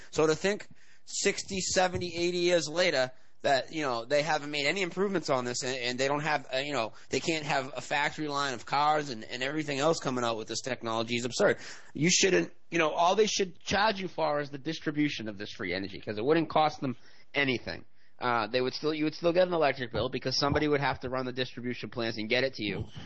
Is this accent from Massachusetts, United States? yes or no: yes; Boston, Massachusetts, United States; I'm from Boston, so it would be like me, right?